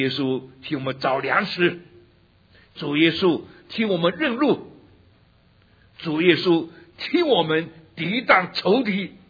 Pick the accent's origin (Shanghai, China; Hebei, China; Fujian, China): Shanghai, China; also born or lived in Taiwan; 我的生在上海，长在上海的，离开的太久了，上海话不会讲了。到了台湾，台湾话不会讲，讲个不三不四的国语，国语讲到现在讲的那么烂吧，国语也不标准。